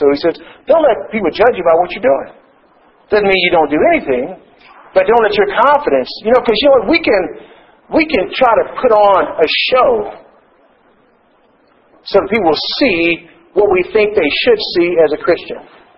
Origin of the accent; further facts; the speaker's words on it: Ontario, Canada; accent: Southern; And I generally say I'm from Southern Ontario because they heard a Southern accent.